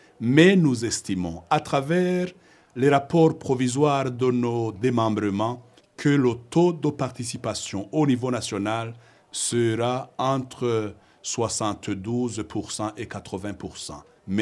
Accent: Burundi; Je suis Burundais

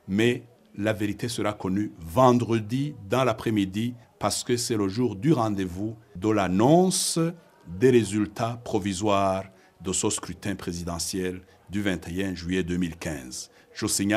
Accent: Burundi; Je suis Burundais

